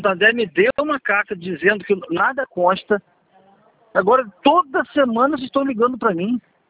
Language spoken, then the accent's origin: Portuguese; Campos, Rio de Janeiro, Brazil; Sou de Campos.